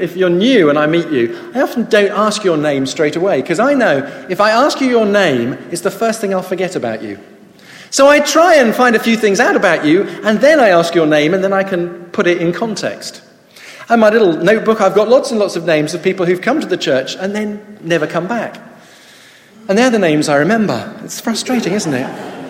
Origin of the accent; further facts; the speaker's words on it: United Kingdom; But we just say, we're British, but most of us are polite.